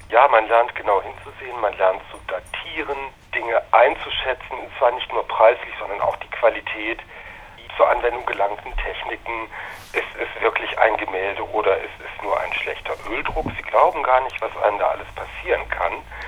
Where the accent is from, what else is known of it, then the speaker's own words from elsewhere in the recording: Aachen, North Rhine-Westphalia, Germany; also born or lived in Belgium; In Deutschland, in Aachen, grenznah, ein Kind der Grenzregion.